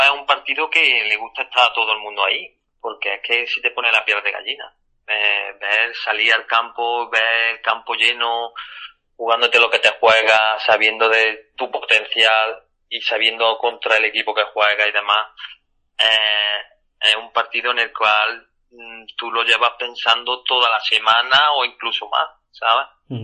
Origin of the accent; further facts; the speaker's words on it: Córdoba, Andalusia, Spain; el Córdoba, bueno, es el equipo de mi ciudad, yo soy cordobés